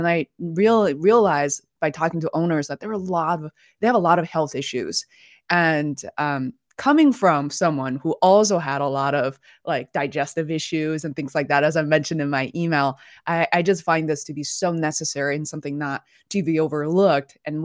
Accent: Beijing, China; English is a second language; I grew up in Beijing, China. And as you can imagine, like most of us lived in a condo, still do today.

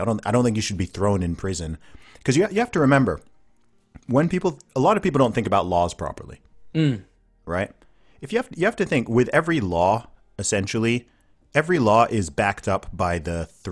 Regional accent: Saudi Arabia; and I grew up in Saudi Arabia, so you have to remember, like, who sets the rules, right?

